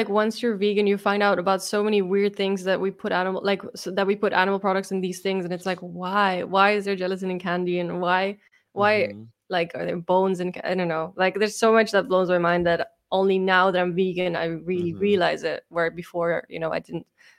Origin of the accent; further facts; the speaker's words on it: Amsterdam, North Holland, Netherlands; English is a second language; also born or lived in India; now in Dubai, United Arab Emirates; I'm originally from Amsterdam, and then I spent some time as well in India for 2 years as well, so that I can talk about that as well, and then Dubai now as well.